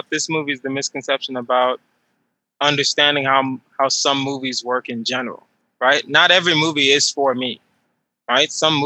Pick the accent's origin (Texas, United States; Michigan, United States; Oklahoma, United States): Texas, United States; because we are both from Texas, and I've never heard that accent.